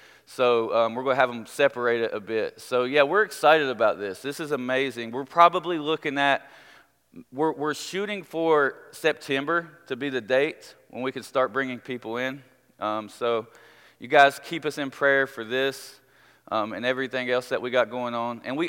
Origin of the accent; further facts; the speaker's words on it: Beckley, West Virginia, United States; Like I said, I grew up in Beckley, West Virginia. And it wasn't even a bad childhood.